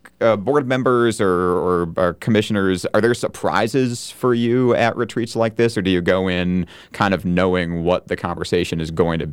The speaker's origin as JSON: {"language": "English", "region": "Michigan", "country": "United States", "said": "I'm from Michigan. Every year in April, we get this huge snowstorm, and everyone is shocked."}